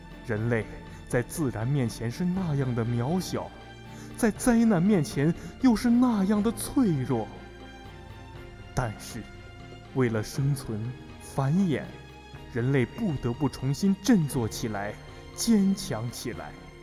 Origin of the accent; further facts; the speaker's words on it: Ningxia, China; 身为一个土生土长的宁夏人，居然不知道有这段历史，实属不该啊。